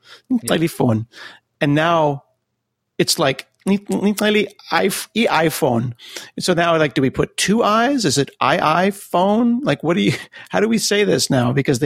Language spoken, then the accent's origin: English; United States; Is this something where, like, I, as an American, go and I write something